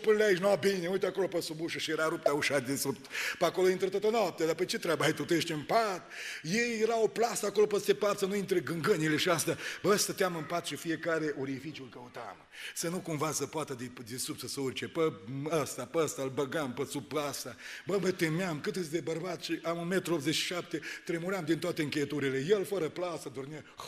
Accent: Romania; că doar sunt român și n-am uitat originile.

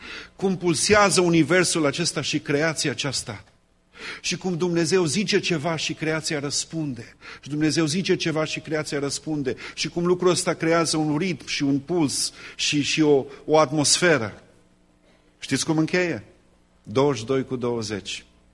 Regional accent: Romania; Pentru că suntem români și ne place poezia și cântarea, închei cu versurile din cântarea aceea.

